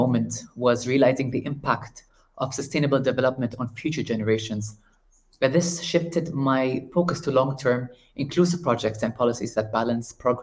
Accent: Dubai, United Arab Emirates; growing up in Dubai's rich cultural tapestry, I witnessed that delicate balance between development and nature

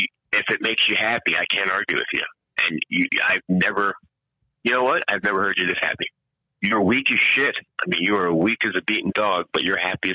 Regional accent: Jamaica; And I am a Jamaican person of color who's may have been, you know, I've tried to stay away from toxic masculinity, but it's how I was raised.

